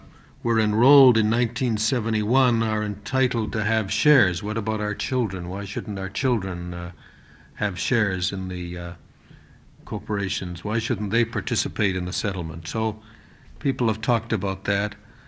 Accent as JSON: {"language": "English", "country": "Canada", "said": "I'm from Canada, but I've spent 3 years in the Canadian and sub-Canadian Arctic and sub-Arctic regions holding meetings in the 1970s there"}